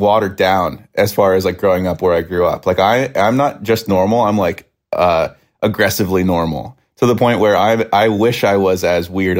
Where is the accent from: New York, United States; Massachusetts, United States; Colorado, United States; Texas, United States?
Colorado, United States; because I feel like growing up in Colorado has opened up so many doors to, like, be outside and appreciate the outdoors.